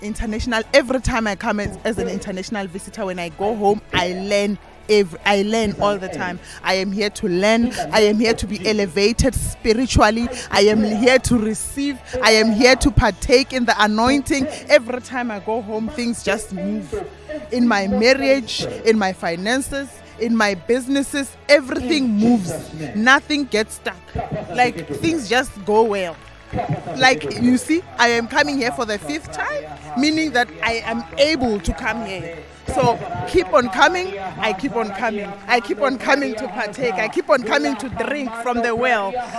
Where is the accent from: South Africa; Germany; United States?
South Africa; Phalaborwa, Limpopo; I'm coming from South Africa, Limpopo in Phalaborwa.